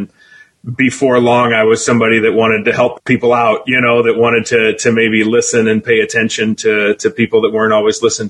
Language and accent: English; Illinois, United States; So I'm from Southern Illinois. I'm about 15 minutes outside of downtown St. Louis.